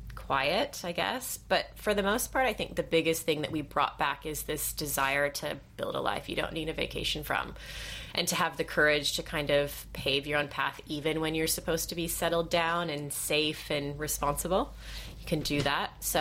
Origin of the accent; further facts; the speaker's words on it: Seattle, Washington, United States; also born or lived in San Francisco; I was raised in Seattle, lived in San Francisco. I like the buzz and the vibe.